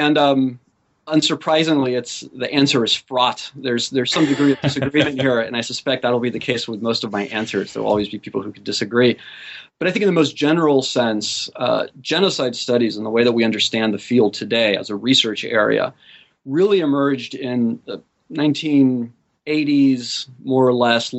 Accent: Argentina; this was particularly salient for me growing up in Argentina. So I lived in Argentina shortly after the end of the junta period and during the first democratic period.

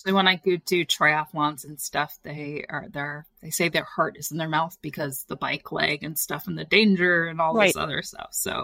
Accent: Hampton, United States; lucky me, there was a triathlon right in my hometown, like right near Hampton, and it was in 2 weeks.

